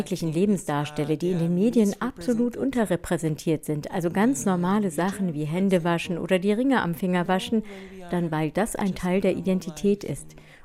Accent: Salvador, Bahia, Brazil; now in Germany; Ich komme aus Salvador, das ist eine sehr koloniale Stadt

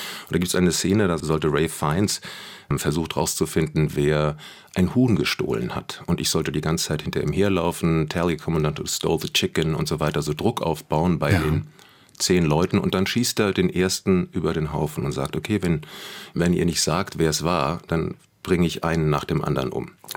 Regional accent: Germany; wir kommen eigentlich aus Deutschland, und wir sind gar keine Amerikaner

